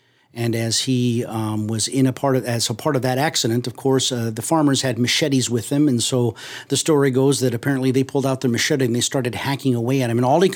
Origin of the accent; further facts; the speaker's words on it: Mexico; As a young boy, I grew up in Mexico, and so these are the words that I learned